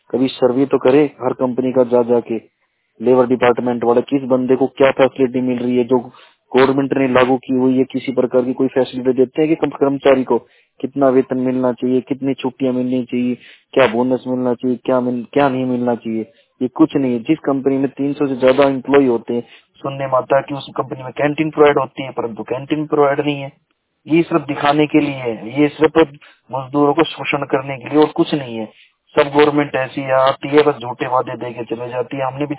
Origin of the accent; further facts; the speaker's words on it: Jatoli, Haryana, India; मैं जटोली हली मंडी पटोदी हरियाणा का रहने वाला हूँ